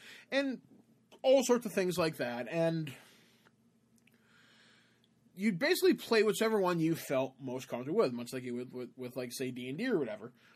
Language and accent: English; Cape Croker, Ontario, Canada; how the werewolves near Cape Croker, which is where I am from, I'm native Canadian